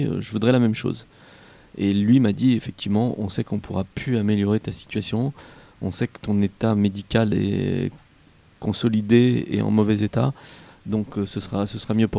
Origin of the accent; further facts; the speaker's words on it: France; moi je suis français, donc tu sais, on a un système social, médical qui est très bien fait et très protecteur